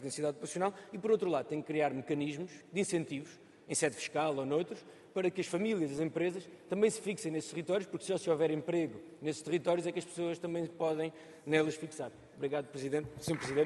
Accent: Alcácer do Sal, Setúbal, Portugal; Eu sou do distrito de Setúbal, por exemplo, em Alcácer do Sal

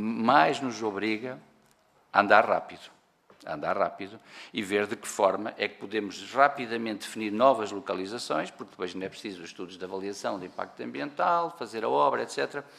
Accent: Norte, Portugal; Eu, pessoalmente, venho de Trás-os-Montes.

